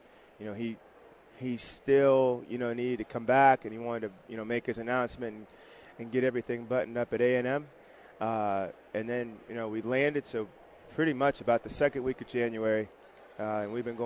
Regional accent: Massillon, Ohio, United States; now in San Diego, United States; So I grew up in Massillon, Ohio.

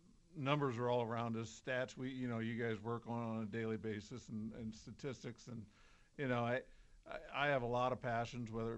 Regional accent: Ashland, Ohio, United States; I'm really from the same area.

